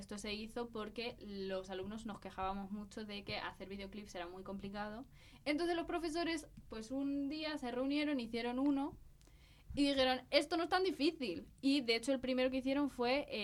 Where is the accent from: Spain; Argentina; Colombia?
Spain; Talavera de la Reina, Castilla-La Mancha; primero de todo porque yo soy de Talavera de la Reina.